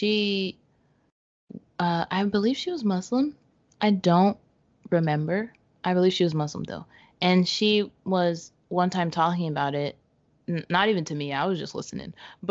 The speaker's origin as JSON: {"language": "English", "region": "Southern United States", "country": "United States", "said": "I guess I kind of had the same type of experience where we're from the South."}